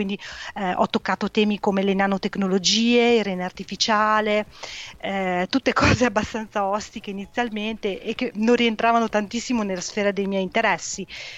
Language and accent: Italian; Emilia-Romagna, Italy; sono nata e cresciuta in provincia di Modena, un piccolo paese, quindi la mia vita è cresciuta in una dimensione un po' bucolica.